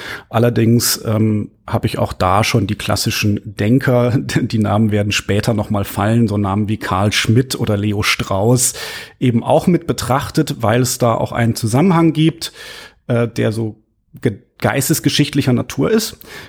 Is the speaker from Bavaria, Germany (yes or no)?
yes; Bavaria, Germany; in den Zeiten und Gegenden, wo ich aufgewachsen bin, das ist also das ländliche Bayern der 90er Jahre